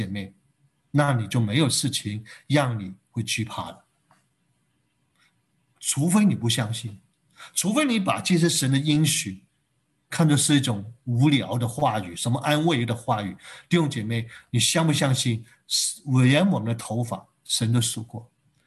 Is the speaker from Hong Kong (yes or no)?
yes; Hong Kong; 我们香港人喜欢说很黑啊